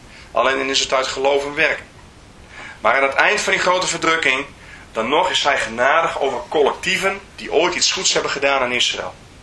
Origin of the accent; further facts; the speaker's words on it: Germany; als wij ooit worden geoordeeld op basis van antisemitisme, dan zijn wij Duitsers dus de klos.